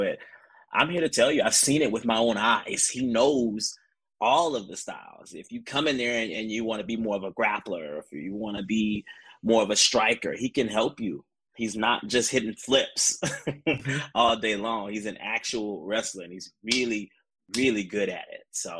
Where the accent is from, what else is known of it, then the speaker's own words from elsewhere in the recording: Atlanta, Georgia, United States; So I'm from Atlanta, Georgia, and I got started around 2016